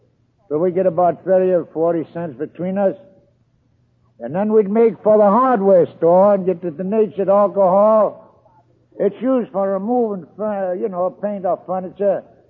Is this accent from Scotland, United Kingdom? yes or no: yes; Scotland, United Kingdom; born there; Now, all of you say … that's the boys. And I was born in Scotland.